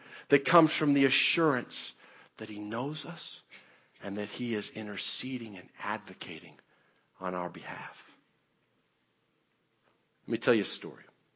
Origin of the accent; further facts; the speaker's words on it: Mount Vernon, Illinois, United States; also born or lived in Shakopee, Minnesota; I lived down here in the southern tip of Illinois in Mount Vernon, Illinois. And when I was growing up in Shakopee and in Mount Vernon, Illinois, I picked up a belief.